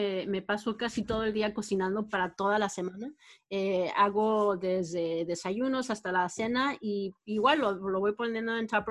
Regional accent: Texas, United States; now in California, United States; aquí en California, yo soy de Texas también, y cuando me vine aquí a California

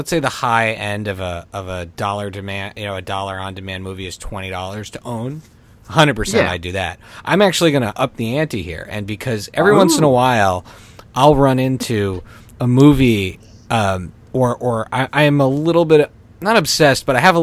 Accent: Canada; I grew up in Canada

